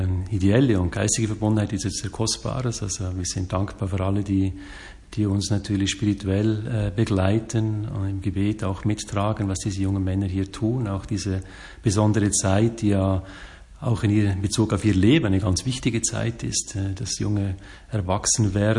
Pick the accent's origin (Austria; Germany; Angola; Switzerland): Switzerland; Steinenberg, Schwyz; now in Rome, Italy; bin aufgewachsen im Herzen der Schweiz, Steinenberg, eine kleine Gemeinde im Kanton Schwyz, zusammen mit 4 Geschwistern auf einem Bauernhof.